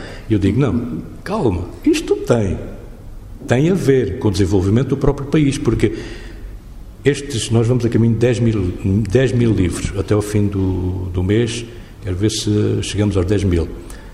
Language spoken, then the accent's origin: Portuguese; Luanda, Angola; eu sou de Luanda, sou do outro lado de Luanda